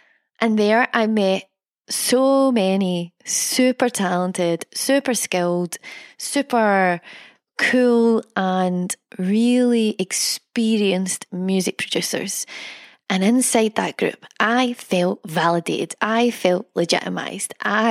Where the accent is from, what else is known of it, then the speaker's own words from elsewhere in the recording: Scotland, United Kingdom; I'm Scottish. Telling stories is in my blood, like tea.